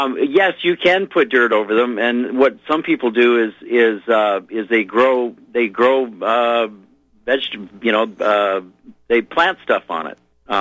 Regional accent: Ketchikan, Alaska, United States; born there; I was born in Ketchikan, Alaska, where it rains 200 inches a year.

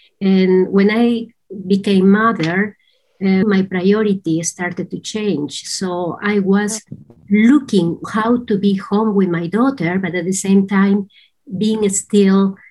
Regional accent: Peru; English is a second language; moved away as an adult; now in Netherlands; I am originally from Peru. I was born in Peru, and at the age of 19 years old, I left my country and to find my purpose. And that's how I came here to Europe. And before I knew, I was living here in the Netherlands.

